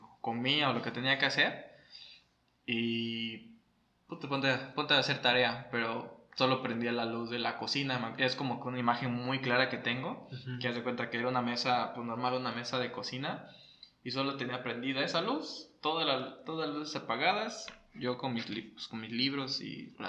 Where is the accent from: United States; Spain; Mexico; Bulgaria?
Mexico; Cancún, Quintana Roo; mi familia es de Campeche, pero yo soy de Cancún.